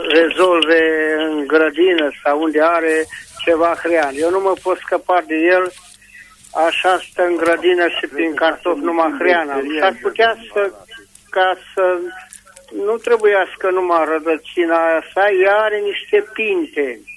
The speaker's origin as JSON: {"language": "Romanian", "town": "Reghin", "region": "Mureș County", "country": "Romania", "said": "sunt din Reghin"}